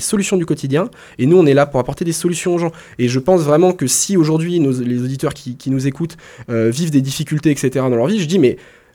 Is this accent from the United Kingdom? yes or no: no; Plérin, Brittany, France; moi, je viens de Plérin.